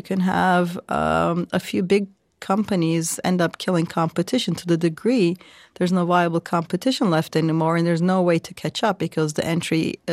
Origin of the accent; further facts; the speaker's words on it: Turkey; I grew up in Turkey, right? So in the 90s.